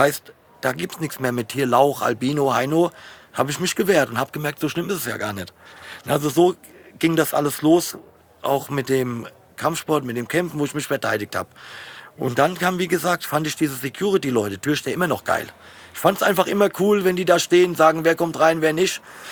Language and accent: German; Offenbach, Hesse, Germany; ich bin in Offenbach groß geworden